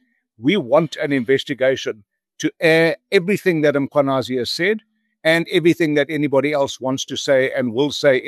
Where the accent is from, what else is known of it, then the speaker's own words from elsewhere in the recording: South Africa; I'm a South African